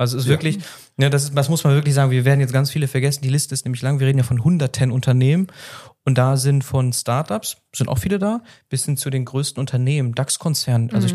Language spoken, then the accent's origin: German; Münster, North Rhine-Westphalia, Germany; wir sind ja Münsteraner, wir lieben die Region